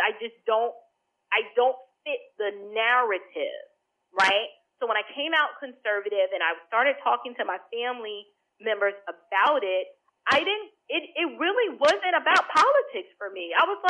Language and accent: English; New York City, New York, United States; considering I grew up in an urban context. I'm originally from Bronx, New York, right?